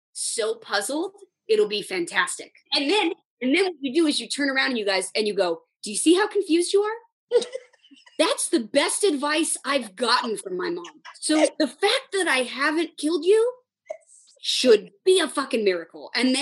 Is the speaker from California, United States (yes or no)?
yes; California, United States; That's I'm a white from Orange County.